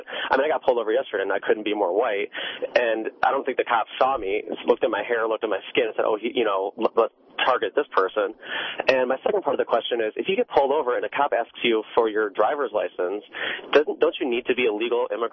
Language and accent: English; Chicago, Illinois, United States; As you can see, I'm from Chicago, so I'm clearly very liberal.